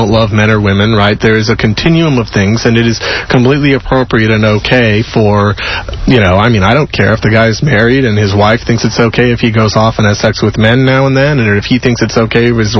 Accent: Seattle, Washington, United States; now in Houston, United States; so I'm a transplant. I'm originally from Seattle, for those of you who don't know me.

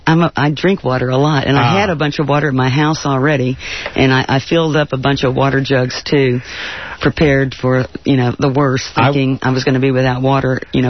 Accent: Gulfport, Mississippi, United States; You know, I grew up in Gulfport, Mississippi, so everybody had an axe or a hatchet in their attic.

